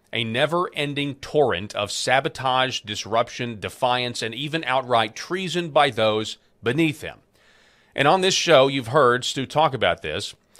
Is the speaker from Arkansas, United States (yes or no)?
yes; Arkansas, United States; You could probably tell I'm not from New York as well. Yeah. I'm from Arkansas.